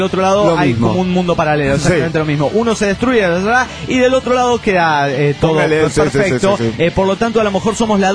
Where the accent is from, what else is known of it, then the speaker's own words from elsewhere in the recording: Aguascalientes, Mexico; also born or lived in Mexico City; Sí, es chilanga de nacimiento, criada en Aguascalientes.